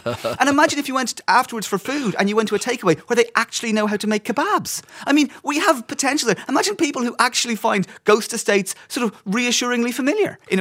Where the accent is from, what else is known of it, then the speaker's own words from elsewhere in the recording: Dublin, Leinster, Ireland; I go, I'm from Dublin. And they go, well, you don't sound like you're from Dublin.